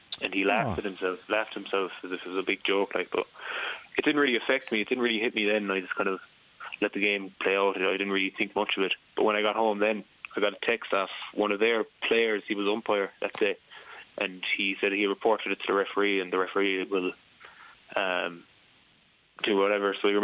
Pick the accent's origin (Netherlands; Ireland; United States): Ireland; Dingle, County Kerry; I say that I'm Irish, I'm from Kerry, I was born in Tralee Hospital, I've lived in Dingle all my life